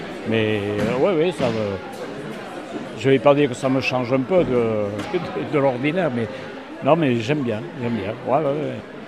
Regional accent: Méharin, Nouvelle-Aquitaine, France; Je suis de Méharin.

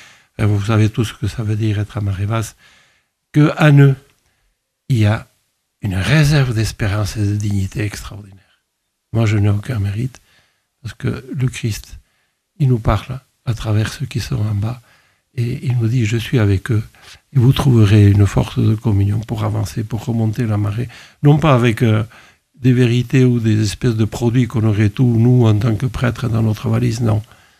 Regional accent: Nouvelle-Aquitaine, France; en tant que chrétien et en tant que basque.

